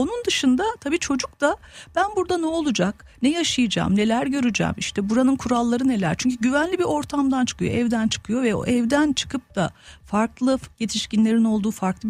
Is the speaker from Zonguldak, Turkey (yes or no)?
no; Gölcük, Kocaeli, Turkey; kendi memleketim, onu da söyleyeyim, gururla söylüyorum, sonuçta Gölcüklüyüm, doğma büyüme